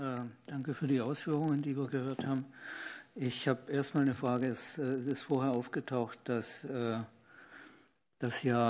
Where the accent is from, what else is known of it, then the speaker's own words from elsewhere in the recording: Pforzheim, Baden-Württemberg, Germany; Ich komme aus Pforzheim. Das ist eine Stadt, die sehr viel mit Recycling von Edelmetallen zu tun hat.